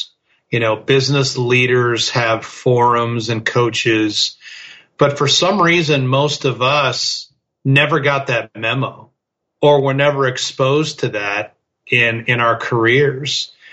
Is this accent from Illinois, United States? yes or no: yes; Chicago, Illinois, United States; me growing up in the Chicago area, I was shoveling sidewalks, I was mowing lawns, I was delivering newspapers.